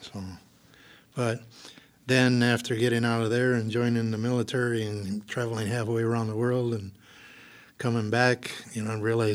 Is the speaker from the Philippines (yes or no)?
no; Duluth, Minnesota, United States; Growing up in Duluth